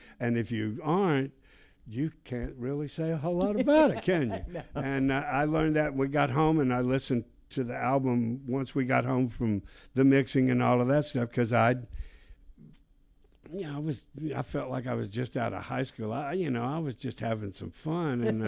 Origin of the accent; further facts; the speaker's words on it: Memphis, Tennessee, United States; I grew up in Memphis. I went to school in Whitehaven at Hillcrest